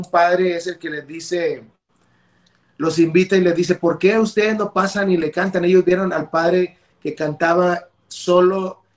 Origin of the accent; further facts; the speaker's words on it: Matamoros, Tamaulipas, Mexico; nosotros somos de Matamoros, Tamaulipas, que es la frontera con Estados Unidos, nosotros somos de ahí.